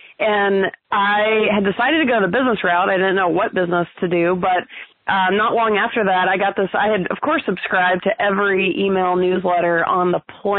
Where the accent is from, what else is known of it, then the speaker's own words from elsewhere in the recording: Atlanta, Georgia, United States; and I was from Atlanta.